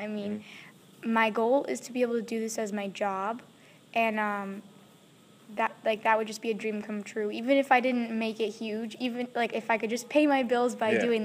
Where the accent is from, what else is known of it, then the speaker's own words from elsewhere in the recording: Massachusetts, United States; I'm from Massachusetts, Okay.